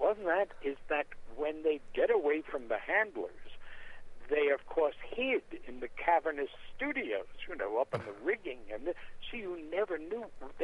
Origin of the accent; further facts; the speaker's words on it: New York City, New York, United States; but of course I come from New York City, Manhattan, and I have lots of family here.